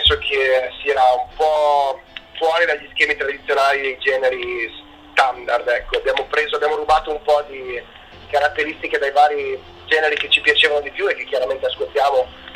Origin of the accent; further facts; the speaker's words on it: Veneto, Italy; essendo veneti abbiamo questo costante vizio nel continuare a riempire bicchieri mezzi vuoti.